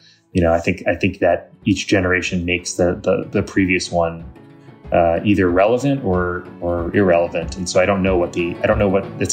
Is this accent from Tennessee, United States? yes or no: no; Staten Island, New York, United States; thinking, reflecting back on SNL and growing up in Staten Island.